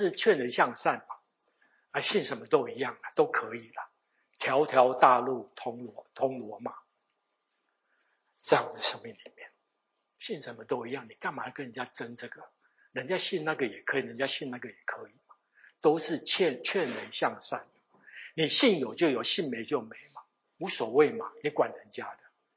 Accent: Taiwan; 我是从台湾来的，台湾的宫庙特别多

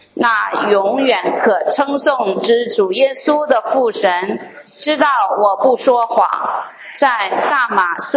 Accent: China; now in United States; 我说我不是，我是从大陆来的。

